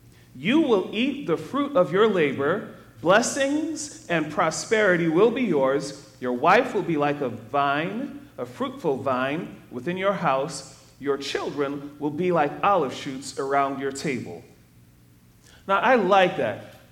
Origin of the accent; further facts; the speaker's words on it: Detroit, Michigan, United States; And sometimes when people found out that I grew up in the church and I'm from Detroit, they still ask me about cannolis